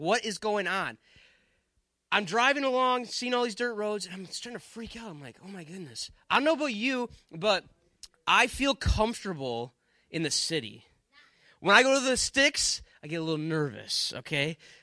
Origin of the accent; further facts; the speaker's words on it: Milwaukee, Wisconsin, United States; I'm from Wisconsin. I'm from around the Milwaukee area. It takes 2 minutes to get to anything I need to go.